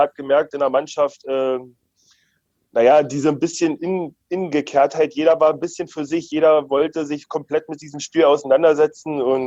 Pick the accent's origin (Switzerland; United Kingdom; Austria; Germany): Germany; Premnitz, Brandenburg; Genau, ich komme aus Premnitz gebürtig. Das ist ein kleines Dörflein, sage ich mal, im Havelland, 5000 Einwohner.